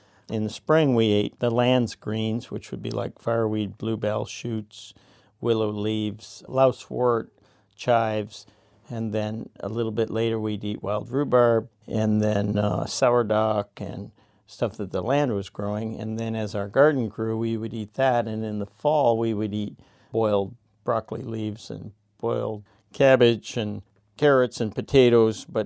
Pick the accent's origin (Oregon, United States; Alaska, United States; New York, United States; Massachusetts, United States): Alaska, United States; I'm a writer and a commercial fisherman and was born and raised in Northwest Alaska.